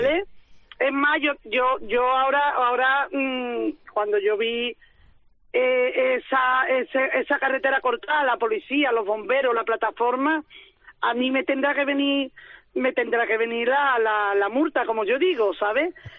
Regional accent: Sanlúcar de Barrameda, Andalusia, Spain; soy de Sanlúcar de Barrameda, lo que pasa es que estoy trabajando aquí en Sevilla.

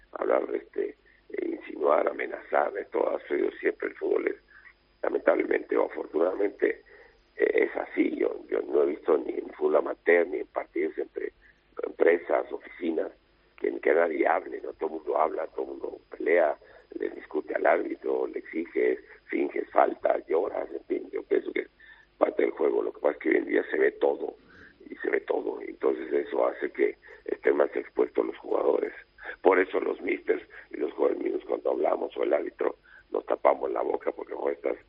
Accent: Mexico; Yo soy mexicano y no me gusta que me digan esto, me califiquen por ser mexicano con un calificativo despectivo

